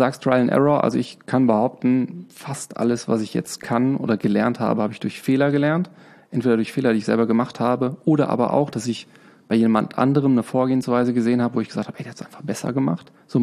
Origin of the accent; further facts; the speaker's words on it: Trier, Rhineland-Palatinate, Germany; also born or lived in Dortmund; Also, geboren bin ich in Dortmund, zur Schule gegangen in Trier, studiert in Lörrach, danach gearbeitet im Ruhrgebiet.